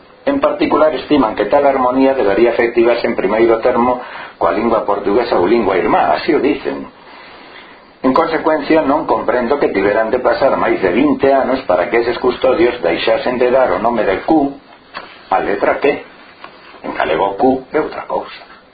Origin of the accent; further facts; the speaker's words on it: Valladolid, Castile and León, Spain; A miña, porque son de Valladolid.